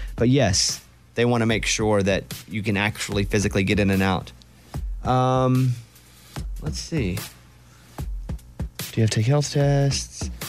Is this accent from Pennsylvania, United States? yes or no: no; Arkansas, United States; Growing up in Arkansas and hunting, I was okay with the cleaning part of it